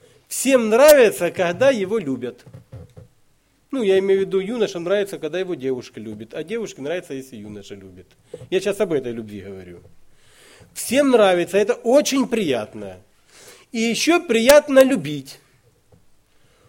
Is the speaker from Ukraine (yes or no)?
yes; Kharkiv Oblast, Ukraine; я сам с Украины, Харьковской области.